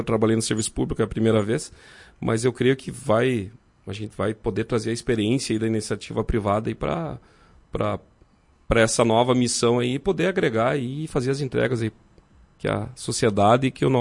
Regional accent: Fraiburgo, Santa Catarina, Brazil; lá em Santa Catarina, que eu sou de Fraiburgo, aí eu fiz colégio agrícola, técnico agrícola

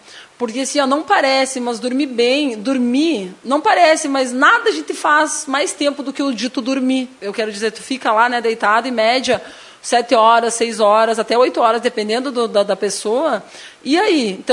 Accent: Constantina, Rio Grande do Sul, Brazil; now in Lagoa Vermelha, Brazil; aqui em Lagoa Vermelha, porque eu não sou natural daqui, né, Júnior? Eu sou natural de Constantina, e eu vim para cá, tem 20 anos que eu vim embora para Lagoa Vermelha, né? Eu vim para cá já faz um tempo, já sou lagoense, agora já me considero.

